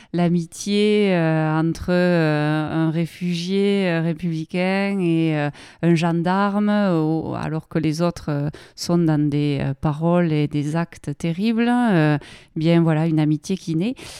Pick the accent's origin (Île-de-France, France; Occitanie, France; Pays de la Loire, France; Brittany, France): Occitanie, France; Graulhet; Moi, j'ai grandi à Groyer. Groyer, c'est la quatrième ville du Tarn. C'est une ville qui s'est construite sur l'industrie du cuir.